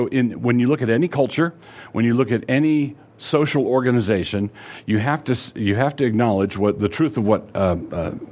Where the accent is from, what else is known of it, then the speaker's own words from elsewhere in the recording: Idaho, United States; but it's fine because we're from North Idaho and we're used to it.